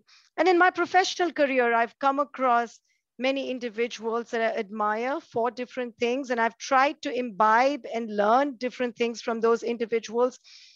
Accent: India; growing up in India, in a middle-class background, I grew up in a very middle-class background.

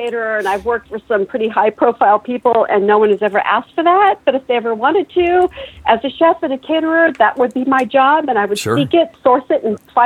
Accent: Pacific Northwest, United States; Seattle salmon and Pacific Northwest, and I came from the Pacific Northwest

